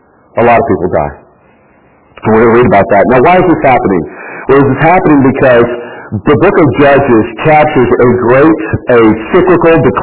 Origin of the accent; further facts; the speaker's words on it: Texas, United States; I was born and raised in Texas. I'm a Texan. No bones about it.